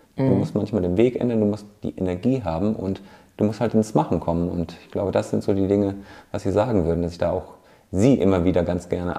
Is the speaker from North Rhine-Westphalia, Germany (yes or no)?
no; Munich, Bavaria, Germany; Aus München komme ich.